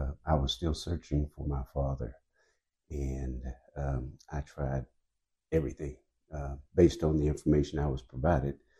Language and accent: English; Joliet, Illinois, United States; my life is what I know best, growing up in Juliet.